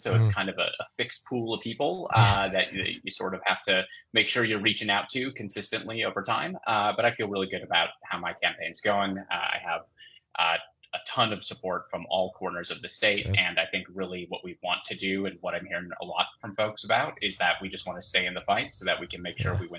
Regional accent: Two Rivers, Wisconsin, United States; born or raised there

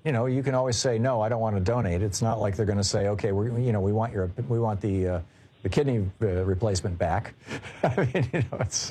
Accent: Lansing, Michigan, United States; When I was growing up in Michigan, we had three hospitals in Lansing

